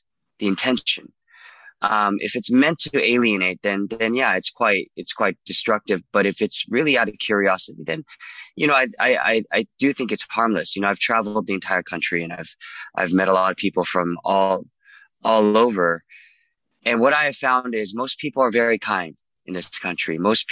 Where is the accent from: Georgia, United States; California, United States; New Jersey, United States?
California, United States; Irvine; also born or lived in Garden Grove; You know, I was born in Garden Grove. I lived mostly, you know, very nice life in Irvine, middle class life.